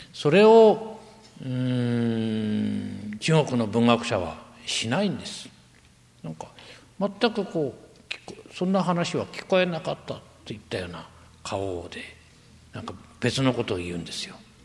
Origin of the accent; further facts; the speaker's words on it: Yamagata, Japan; born there; 私は山形県の生まれでありまして、